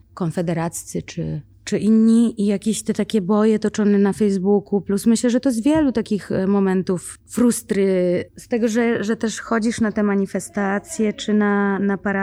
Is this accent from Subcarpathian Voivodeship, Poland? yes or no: no; Białystok, Podlaskie Voivodeship, Poland; Jakby jestem z Białegostoku